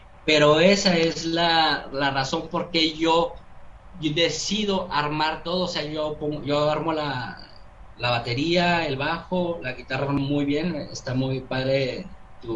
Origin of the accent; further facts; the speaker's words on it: Mexico; México, güey, o sea, tu país, como que llega algo en mí, ¿no? Hay una espinita de mi lengua materna, ¿no?